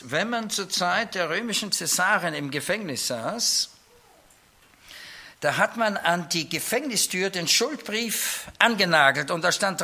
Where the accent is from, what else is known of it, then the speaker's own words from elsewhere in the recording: Austria; ich als Österreicher, meine Frau Schweizerin